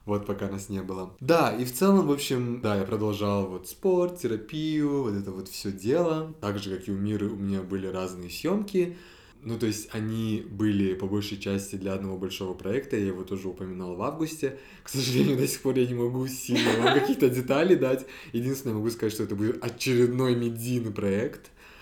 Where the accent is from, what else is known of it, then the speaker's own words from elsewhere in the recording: Shymkent, Kazakhstan; now in Almaty, Kazakhstan; Вообще, я из Шымкента, наверное, люди, которые активно слушают, знают уже об этом. Это мой родной город. Вот, но последние 10 лет я живу в Алматы, и так же, как и Мира. Хоть я и не коренной алматинец, в кавычках, но я тоже очень-очень сильно люблю Алматы.